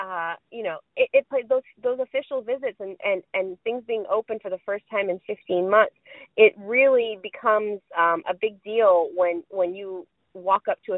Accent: Houma, Louisiana, United States; We didn't talk about this, but I'm from Houma.

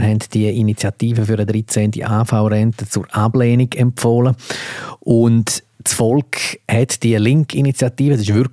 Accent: Graubünden, Switzerland; dort, wo ich herkomme, Graubünden, oder?

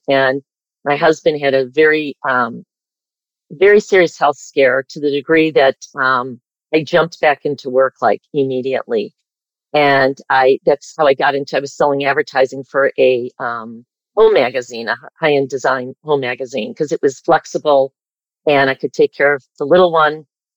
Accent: Michigan, United States; I grew up in Michigan. I was in the middle of six kids, like the Brady Bunch.

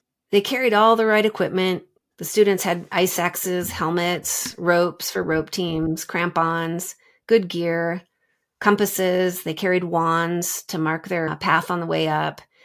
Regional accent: Pacific Northwest, United States; I grew up in the Pacific Northwest during this time

